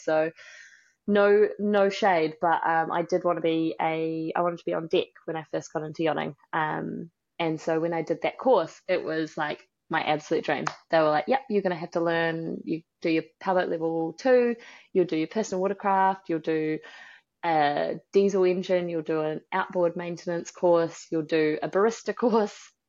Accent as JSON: {"language": "English", "country": "New Zealand", "tie": "born or raised there", "moved": "as an adult", "said": "I grew up here in New Zealand. I've just moved back home now after 12 years abroad."}